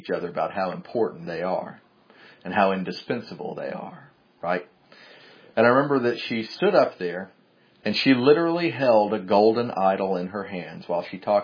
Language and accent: English; the South, United States; But listen, I grew up in the South. We call them Baals.